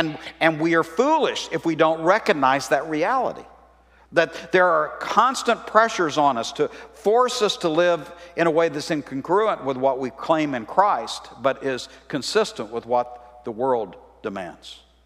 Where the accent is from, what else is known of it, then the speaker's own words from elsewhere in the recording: Texas, United States; growing up in East Texas, where there are a lot of churches, there's more churches than gas stations, we used to say.